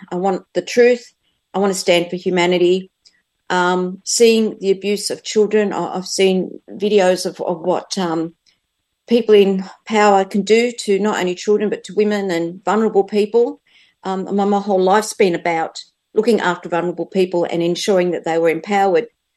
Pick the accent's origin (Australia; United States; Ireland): Australia; Sydney, New South Wales; now in Shoalhaven, Australia; And I grew up in Sydney. I'm now in a country town, the Shoalhaven